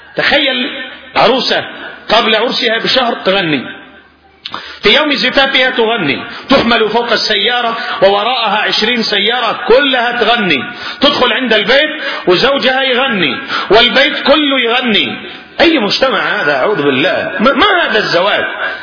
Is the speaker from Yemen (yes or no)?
yes; Yemen; نحن عندنا في اليمن